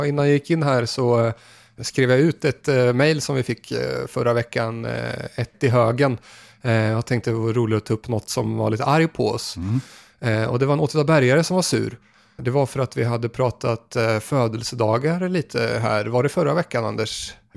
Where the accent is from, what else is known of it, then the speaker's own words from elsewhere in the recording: Motala, Östergötland, Sweden; jag kommer från Motala där banden har varit stor.